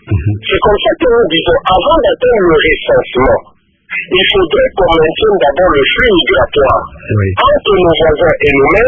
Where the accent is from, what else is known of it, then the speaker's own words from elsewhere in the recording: Mokambo, Haut-Katanga, DR Congo; Les Zambiens viennent chez nous au Congo, à Mokambo